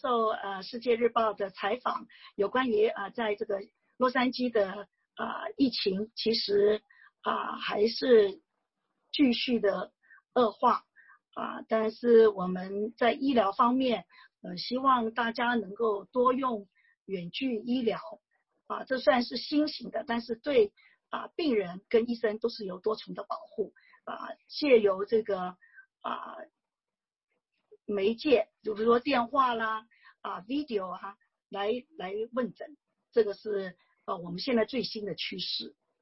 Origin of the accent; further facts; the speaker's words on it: China; now in United States; 我们中国人圈子里面大家戴口罩的习惯非常好